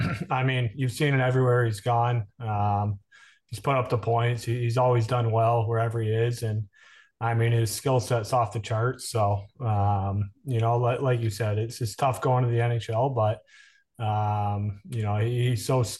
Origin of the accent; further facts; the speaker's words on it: Hanover, Massachusetts, United States; Yeah, I began in Boston. I grew up in Hanover, South Shore, Boston, and neither of my parents played hockey, actually.